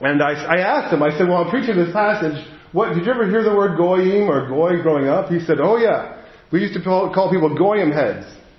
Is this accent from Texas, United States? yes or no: no; New Jersey, United States; I grew up in New Jersey around some Jewish folks who spoke Yiddish.